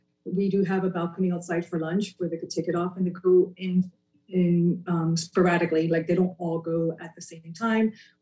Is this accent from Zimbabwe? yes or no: no; Puerto Rico; I'm Caribbean myself. I'm not from the Bahamas. I'm from Puerto Rico, but I had to go through the process as well.